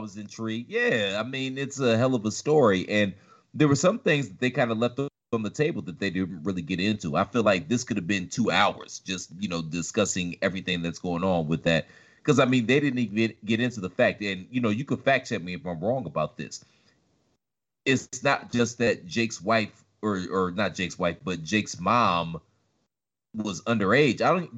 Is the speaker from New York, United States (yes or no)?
no; Virginia, United States; also born or lived in Ohio; Well, I grew up in Virginia. I was born in Ohio.